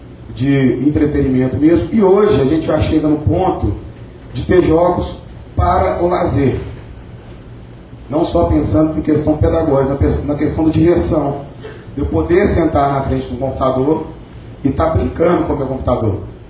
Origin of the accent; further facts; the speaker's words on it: Belo Horizonte, Minas Gerais, Brazil; Olha, gente, eu sou lá de Belo Horizonte, tá?